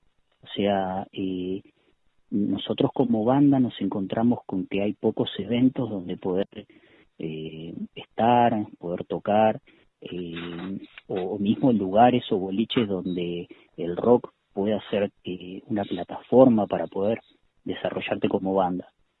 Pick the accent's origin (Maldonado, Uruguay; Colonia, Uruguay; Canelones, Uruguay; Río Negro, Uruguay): Colonia, Uruguay; Tarariras; Nosotros somos de Colonia departamento. En realidad, por ejemplo, yo y el cantante somos de la ciudad de Tarariras y el resto de los músicos son de Rosario. El tecladista también es de acá, de la ciudad de Tarariras, igual que nosotros.